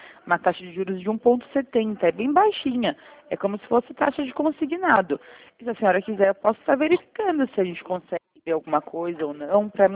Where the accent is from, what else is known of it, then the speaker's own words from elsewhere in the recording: São Roque, São Paulo, Brazil; 53. Sou de São Roque, interior de São Paulo.